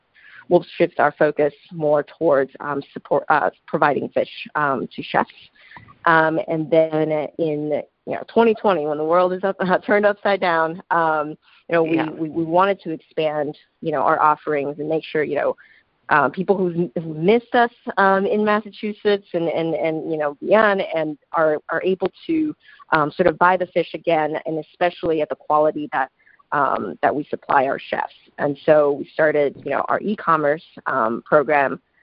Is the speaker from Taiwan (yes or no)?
yes; Kaohsiung, Taiwan; now in United States; I grew up actually in Taiwan at this city called Kaohsiung. So it's a harbor city.